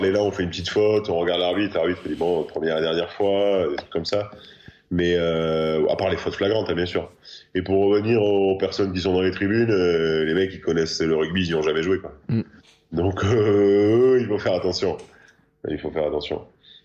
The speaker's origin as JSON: {"language": "French", "town": "Castres", "region": "Occitanie", "country": "France", "said": "Ouais, moi je suis de Castres"}